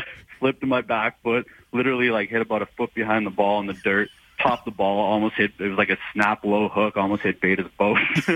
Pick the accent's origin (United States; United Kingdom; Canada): Canada; Weyburn, Saskatchewan; born there; also born or lived in Moose Jaw; I was born in Weyburn. We moved to Moose Jaw for like 5 years.